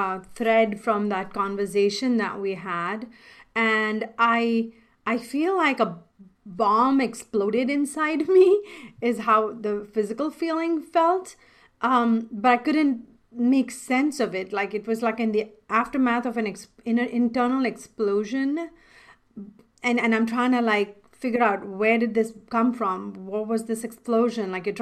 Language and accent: English; India; I remember, you know, I'm Indian. I'm from, like, grew up, raised, and went to school.